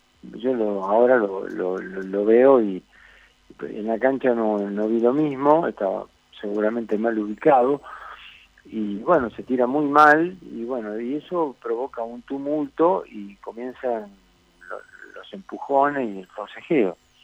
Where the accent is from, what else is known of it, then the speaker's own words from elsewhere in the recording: San Fernando, Buenos Aires Province, Argentina; somos de San Fernando, ajá, provincia de Buenos Aires.